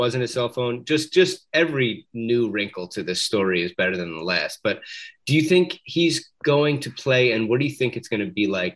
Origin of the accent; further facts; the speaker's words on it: Philadelphia, Pennsylvania, United States; Really, we're from Philadelphia.